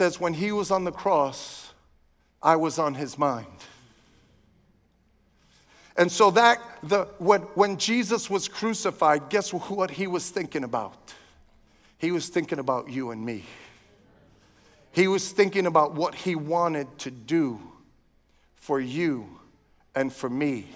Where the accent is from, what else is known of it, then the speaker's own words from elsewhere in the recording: Brooklyn, New York, United States; I grew up in Brooklyn, and we used to have a saying, you know, you can't kid a kidder.